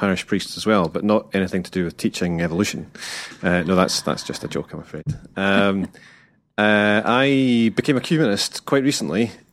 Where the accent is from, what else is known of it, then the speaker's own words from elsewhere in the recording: Scotland, United Kingdom; East, under a bit of sufferance, I must say, because I hail originally from the west of Scotland as well